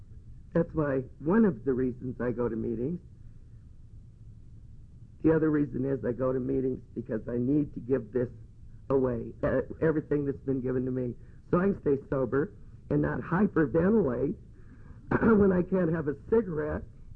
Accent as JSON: {"language": "English", "town": "Los Angeles", "region": "California", "country": "United States", "tie": "born or raised there", "said": "Born and raised in Los Angeles by these good, hard-working people."}